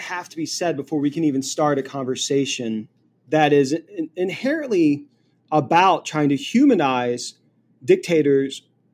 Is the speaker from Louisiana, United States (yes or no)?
yes; Louisiana, United States; but I am from Louisiana